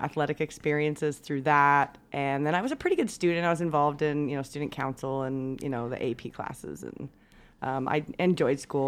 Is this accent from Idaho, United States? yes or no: yes; Caldwell, Idaho, United States; Yeah, so I grew up in Idaho, outside of Boise, in a small town called Caldwell. About 30,000 people or so, I think, when I was growing up there.